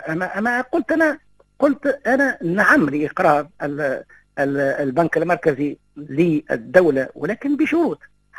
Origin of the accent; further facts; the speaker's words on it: Tunisia; احنا اللي يهمنا اكثر شيء كتونسيين كمواطنين يهمنا الأسعار